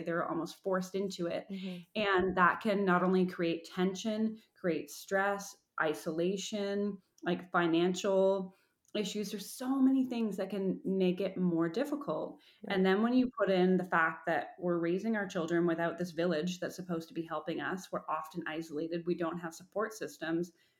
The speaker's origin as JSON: {"language": "English", "country": "Canada", "said": "I'm Canadian, so we have between a year and 18 months of maternity leave"}